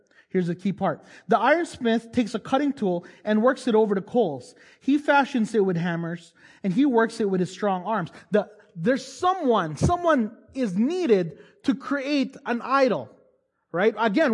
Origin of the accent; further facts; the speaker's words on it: Toronto, Ontario, Canada; I'm from Toronto, so that's our thing, right?